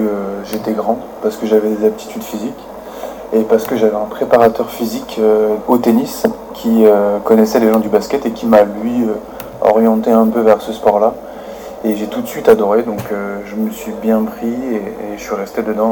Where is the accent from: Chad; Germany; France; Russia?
France; Et je suis français.